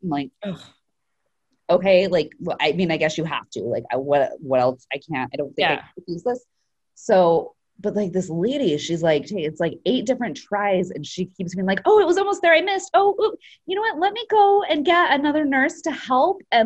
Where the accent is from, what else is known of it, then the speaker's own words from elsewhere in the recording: Idaho, United States; I grew up in Idaho.